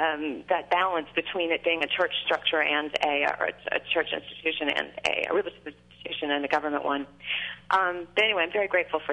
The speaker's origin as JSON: {"language": "English", "town": "Corpus Christi", "region": "Texas", "country": "United States", "tie": "born or raised there", "lives_now": "San Francisco, United States", "said": "I grew up in Corpus Christi, Texas, and I'm learning a lot about my missions today. I grew up in Corpus Christi, and my mother and daddy and I used to go up to San Antonio on the weekends."}